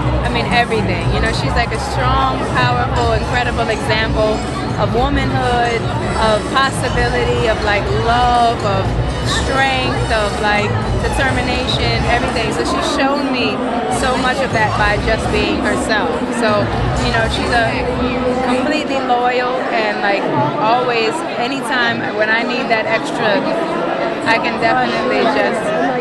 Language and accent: English; New York City, New York, United States; especially being a New Yorker, born and raised, and it's just something about the energy of New York that feels incredible.